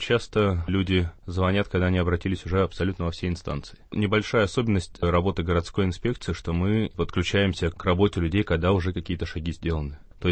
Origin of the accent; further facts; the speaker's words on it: Republic of Karelia, Russia; Сам я из Карелии, то есть я учился в Петрозаводском университете